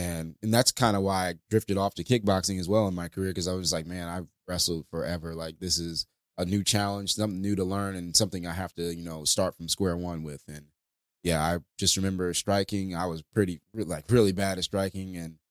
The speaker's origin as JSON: {"language": "English", "town": "St. Louis", "region": "Missouri", "country": "United States", "tie": "born or raised there", "also_born_or_lived": "Tulsa, Oklahoma", "said": "I didn't grow up. I was born in Oklahoma. I grew up in St. Louis. Okay. So I claim St. Louis whenever anybody asks. But I was born in Tulsa, moved to St. Louis when I was about 6 or 7 years old."}